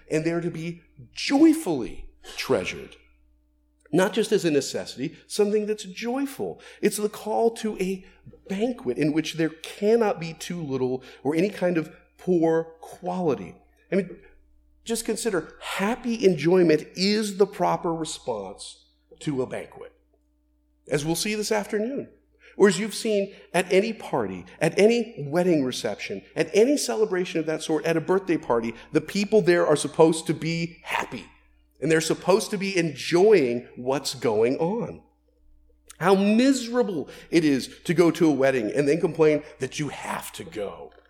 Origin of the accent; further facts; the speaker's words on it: Florida, United States; I grew up in Central Florida. I'm an orange person. We don't get good oranges up here.